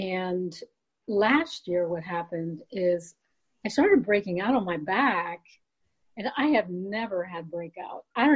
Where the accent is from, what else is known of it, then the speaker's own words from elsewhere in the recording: Columbus, Ohio, United States; Well, I'm from Columbus, Ohio, and I have a place that my parents have in Florida.